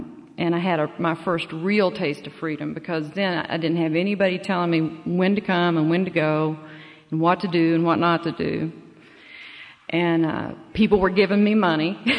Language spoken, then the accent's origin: English; Knoxville, Tennessee, United States; I'm from Tennessee originally. I was born in Knoxville, Tennessee.